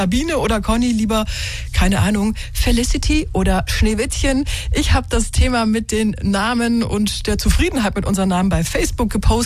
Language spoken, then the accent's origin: German; Munich, Bavaria, Germany; Ich bin ja ein Münchner Kindl, meine Eltern sind auch Münchner